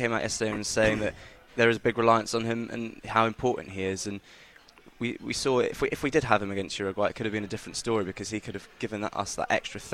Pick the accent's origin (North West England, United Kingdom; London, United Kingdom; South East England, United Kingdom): London, United Kingdom; also born or lived in Egypt; so I was born in Egypt, but I've grown up in the last 20 years and living in London, yeah.